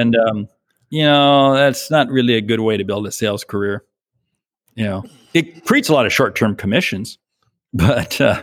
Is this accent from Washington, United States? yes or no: yes; Washington, United States; Well, I was from a small town south of Seattle, mm-hmm. and my wife was from a small town north of Portland.